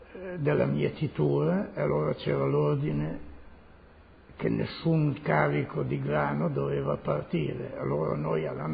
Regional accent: Castel Maggiore, Emilia-Romagna, Italy; born there; Sono nato a Castelmaggiore, un paese vicino a Bologna, il 27 maggio 1923.

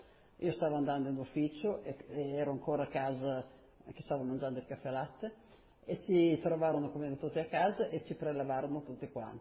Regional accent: Bologna, Emilia-Romagna, Italy; sono nata a Bologna il 26 agosto del 25 e sono sempre abitata a Bologna

